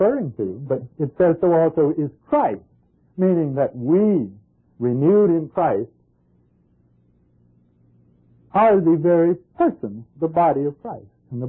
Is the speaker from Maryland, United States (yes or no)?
yes; Bowie, Maryland, United States; I come from Bowie, Maryland, where a couple of families of us there.